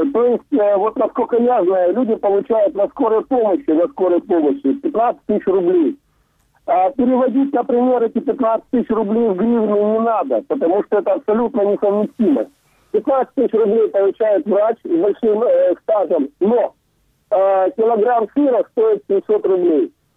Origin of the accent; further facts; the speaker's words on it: Sevastopol, Ukraine; Мне 49 лет, я родился в Севастополе. Я наполовину русский, наполовину украинец. То есть для меня этот город был родным.